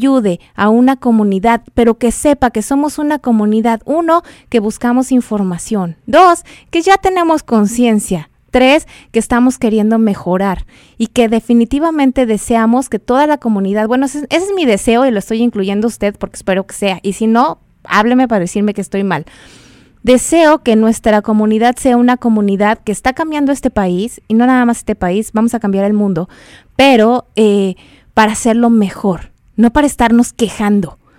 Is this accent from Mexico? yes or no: yes; Mexico; moved away; Dios me va a permitir regresar a mi origen, que es mi país, que es México. Pero por el día de hoy, estoy parada en este país